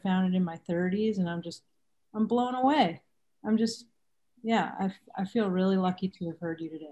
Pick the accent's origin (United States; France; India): United States; New York; now in California, United States; I'm in California, but we're from New York